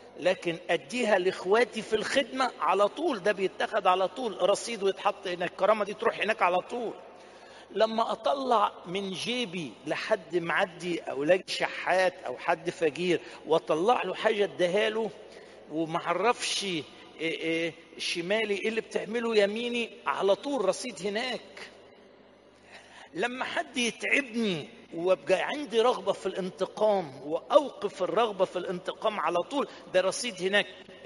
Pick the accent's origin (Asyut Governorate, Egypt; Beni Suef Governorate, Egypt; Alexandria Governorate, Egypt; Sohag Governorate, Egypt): Asyut Governorate, Egypt; احنا من اسيوط فمدارس عربي يعني، احنا ناس غلابه يعني